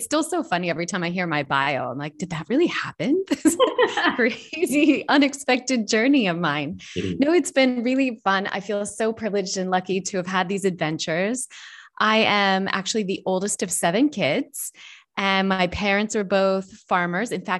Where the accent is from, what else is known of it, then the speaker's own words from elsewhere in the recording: Anchorage, Alaska, United States; also born or lived in Tampa, Florida; And so I was born on MacDill Air Force Base in Tampa, Florida. My next two sisters were born on as far apart from that as you can get in the continental US. They were born in Anchorage, Alaska, and that was where most of my childhood took place.